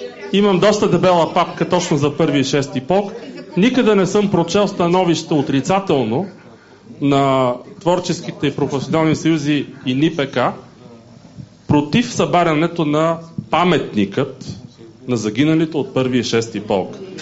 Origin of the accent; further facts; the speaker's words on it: Sofia, Sofia City, Bulgaria; ще се изкажа и като софиянец, роден и израснал в София на 200 метра от това, което сега някой наричат паметник.